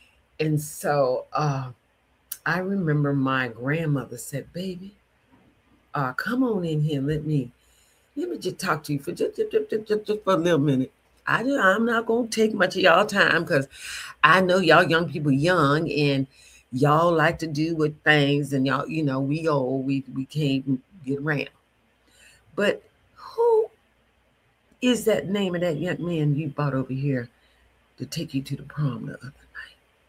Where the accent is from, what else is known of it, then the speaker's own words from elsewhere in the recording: the South, United States; being a young Black girl growing up in the South.